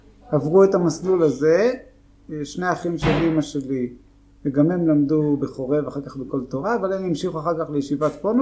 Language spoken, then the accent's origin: Hebrew; Jerusalem, Jerusalem District, Israel; גדלתי כאן בירושלים, ברחוב אלקנה, זה נקרא שיכון חב"ד.